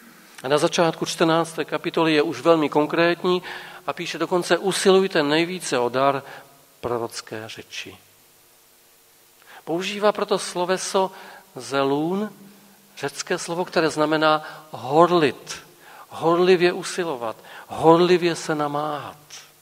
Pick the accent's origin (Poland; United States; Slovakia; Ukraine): Poland; also born or lived in Brno, Czechia; Já Polák, ona Češka